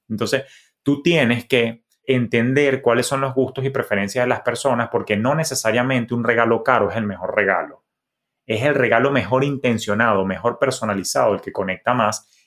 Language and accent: Spanish; Venezuela; Claro, yo porque vengo de Venezuela, de Latinoamérica, y la gente se pinta de colores y agarra vacaciones